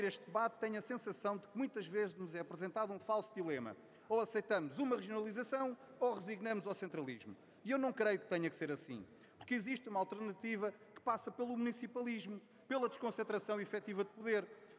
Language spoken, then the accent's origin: Portuguese; Lisbon, Portugal; Sou lisboeta